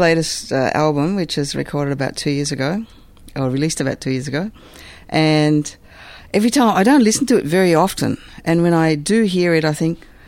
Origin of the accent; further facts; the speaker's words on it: Sri Lanka; now in Australia; Sri Lanka.